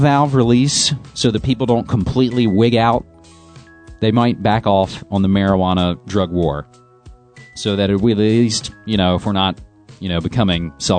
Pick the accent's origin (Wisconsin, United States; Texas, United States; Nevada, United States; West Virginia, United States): West Virginia, United States; we're going to go all the way back home to my home state of West Virginia.